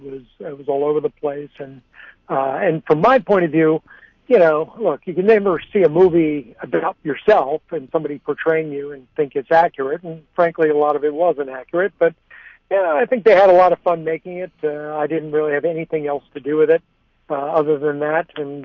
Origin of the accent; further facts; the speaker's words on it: Beverly Hills, California, United States; I grew up in Beverly Hills, California, and try to make movies